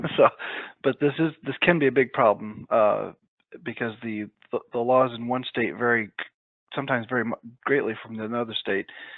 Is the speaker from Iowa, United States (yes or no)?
yes; Iowa, United States; My home state of Iowa, a witness has to be 16 years of age or older.